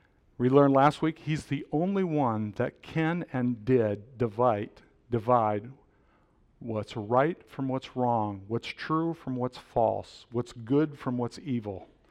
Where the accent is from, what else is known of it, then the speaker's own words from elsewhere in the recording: Iowa, United States; I'm from Iowa